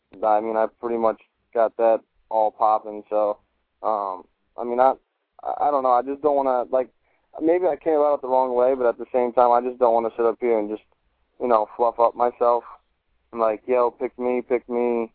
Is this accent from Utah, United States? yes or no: no; Ohio, United States; I'm from Ohio, I go to tournaments.